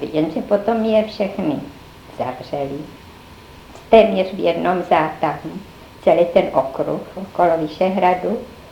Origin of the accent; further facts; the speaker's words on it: Moravia, Czechia; nejsem Pražačka, ba ani ne Češka. Já jsem z Morav, z malého města. A tam jsem prožila vlastně svůj život až do maturity.